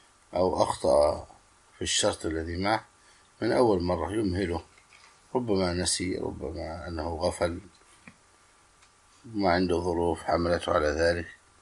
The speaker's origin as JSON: {"language": "Arabic", "country": "Egypt", "said": "حتى الأزهر عندنا في مصر حكم عليهم بالكفر"}